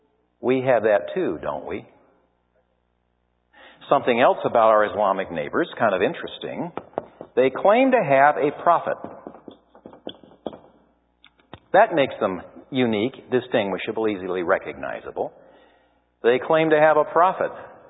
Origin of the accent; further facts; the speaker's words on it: Santa Monica, California, United States; I was born down in Santa Monica, just at the foot of Sunset Boulevard.